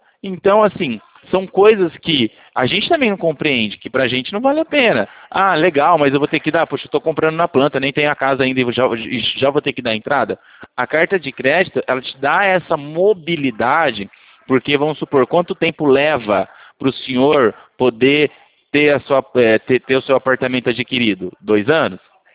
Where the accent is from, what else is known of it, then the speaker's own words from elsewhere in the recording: Brazil; E a gente é brasileiro e a gente sabe que a gente gosta das coisas para ontem